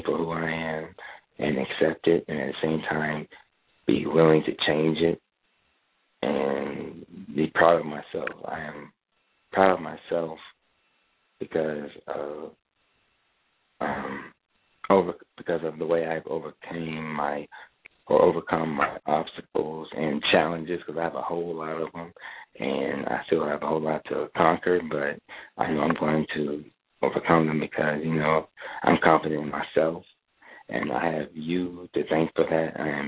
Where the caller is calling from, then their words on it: Raleigh, North Carolina, United States; I'm calling from Raleigh.